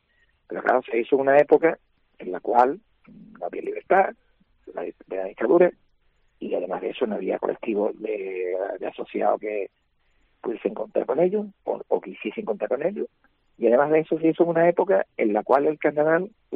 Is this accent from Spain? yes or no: yes; Cádiz, Andalusia, Spain; yo como gaditano